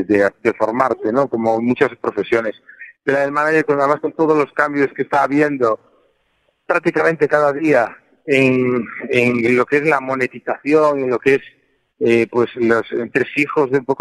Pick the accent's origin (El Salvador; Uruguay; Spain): Spain; Caldas de Reis, Galicia; organicé un festival de música en mi pueblo, en Galicia, en Caldas de Reis